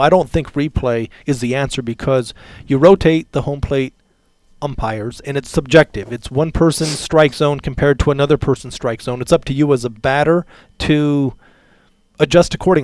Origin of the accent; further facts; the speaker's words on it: Iowa, United States; Again, being from the Midwest, born and raised in Iowa, no love lost between Nebraska and Iowa